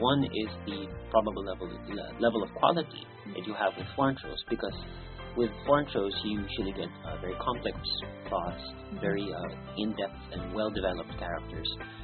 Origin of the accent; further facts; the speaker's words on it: Philippines; English is a second language; moved away as an adult; I'm from the Philippines, and I'm currently studying here at CUC, taking up my master's degree in international journalism.